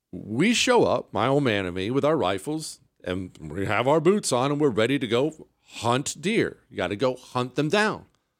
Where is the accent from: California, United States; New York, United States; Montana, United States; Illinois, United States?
Montana, United States; I grew up in Montana. That's where we used to go hunt deer.